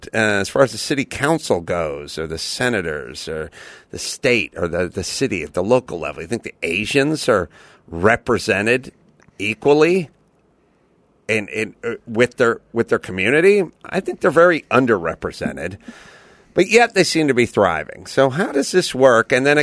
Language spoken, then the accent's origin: English; Los Angeles, California, United States; where I grew up in North Hollywood